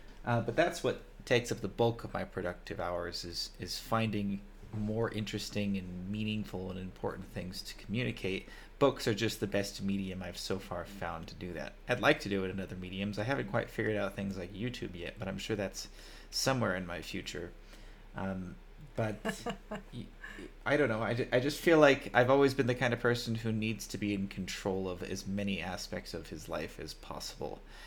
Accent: California, United States; moved away as an adult; I am American. I'm from California. I spent a long time traveling, basically since I turned 18. I've been to about 50 countries at this point.

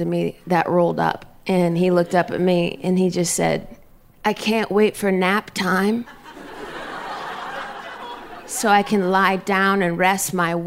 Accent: Ohio, United States; We grew up in Ohio, and I don't know if they're native to that land or what

